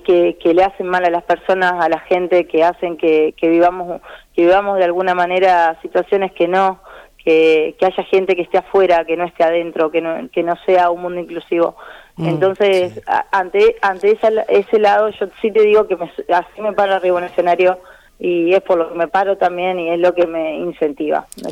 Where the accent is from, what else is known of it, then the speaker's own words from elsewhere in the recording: Barranquitas, Santa Fe, Argentina; Yo vengo de Barranquitas, un poquito más al norte, centro norte de Santa Fe